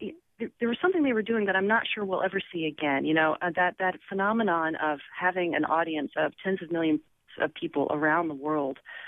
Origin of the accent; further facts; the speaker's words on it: North Carolina, United States; I grew up in North Carolina and reading the Winston-Salem Journal.